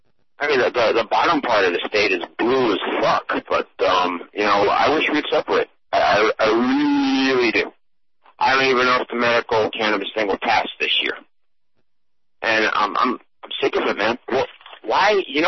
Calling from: Florida, United States; And I'm calling you from South Florida, so I got my hip waders on already.

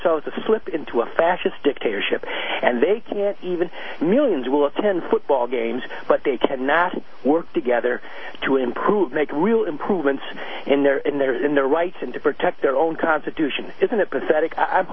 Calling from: Detroit, Michigan, United States; Near Detroit.

